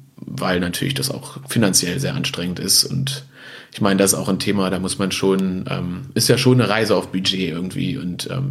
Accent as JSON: {"language": "German", "town": "Düsseldorf", "region": "North Rhine-Westphalia", "country": "Germany", "tie": "born or raised there", "said": "dann habe ich halt in Düsseldorf meinen Bachelor begonnen und hatte eigentlich nie vor, sozusagen in meiner Heimatstadt zu studieren."}